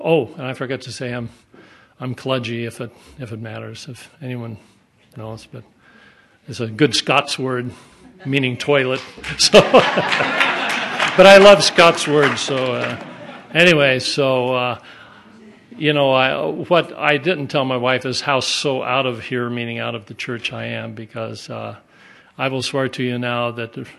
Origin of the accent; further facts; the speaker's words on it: Boron, California, United States; now in Yakima, United States; I'm from Yakima, Washington. I wasn't raised there. I was raised in a small... What's that? Is she drunk? So, anyway, I was raised in this hamlet called Boron, California